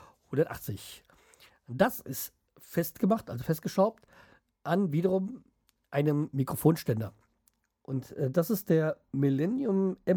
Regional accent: Hanau, Hesse, Germany; Also, ich komme ja hier aus Apfelweinstadt, also Hanau, also beziehungsweise die Altstadt in Steinheim, ist ein Stadtteil von Hanau.

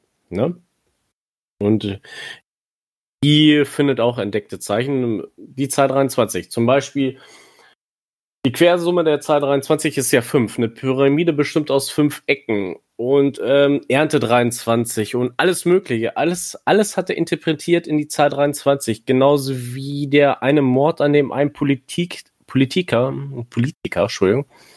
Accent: Lower Saxony, Germany; ich komme aus der Nähe von Hannover.

